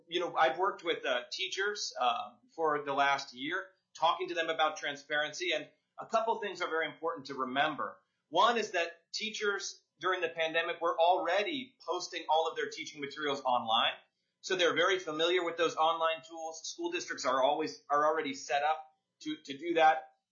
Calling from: Washington, United States; I'm dialing in from Pierce County, Washington.

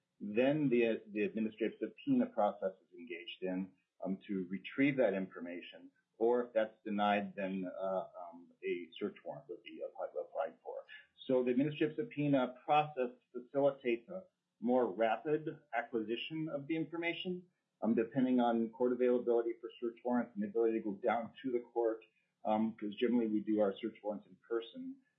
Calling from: Anchorage, Alaska, United States; I'm an Alaska State Trooper currently assigned to the AST Director's Office. I'm calling from Anchorage.

